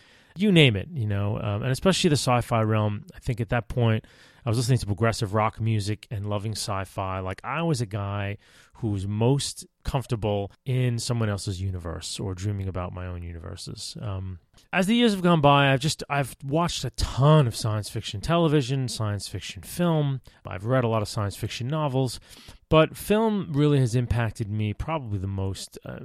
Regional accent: New York, United States; now in New York City, United States; Me, I'm 46 years old. I live in New York City, and I grew up on Long Island, in a suburb of Long Island, about midway on the island.

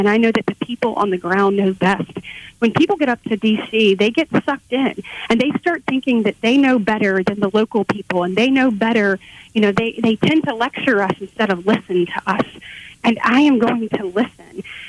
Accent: Alabama, United States; You know, growing up in Coffee County, one of the things that my grandfather used to always tell me

